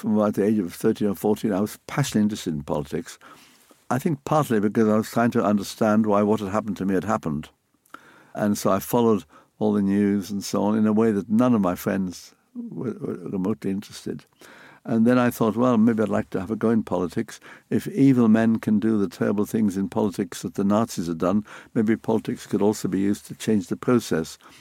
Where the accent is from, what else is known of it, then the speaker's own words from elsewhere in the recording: United Kingdom; I've always seen myself as British. I've seen my identity as British, and I've seen myself as being in this country.